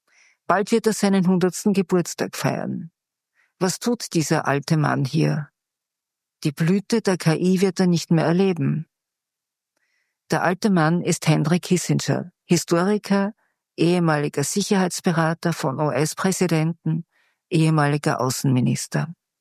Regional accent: Graz, Styria, Austria; Ich bin in Graz aufgewachsen.

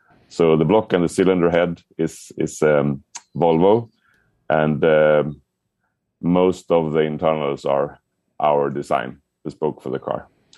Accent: Sweden; I'm from Sweden.

